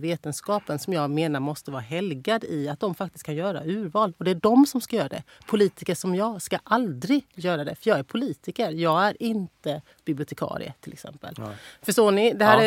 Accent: Sweden; born there; jag skulle bli en del av mitt land där jag är född

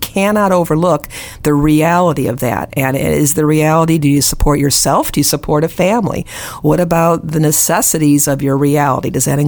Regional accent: Indiana, United States; So I'm from the Northwest Indiana, Chicago area.

